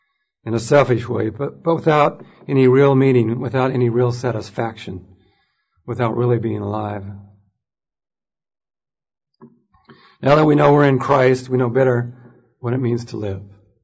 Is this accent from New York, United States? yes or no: no; California, United States; native to my home state of California